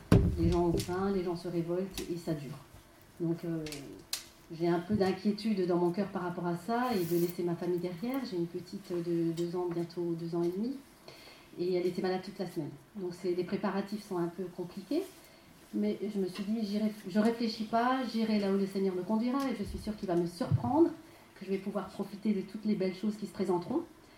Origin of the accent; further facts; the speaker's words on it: Mulhouse, Grand Est, France; puisque je suis alsacienne, hein, je suis née à Mulhouse.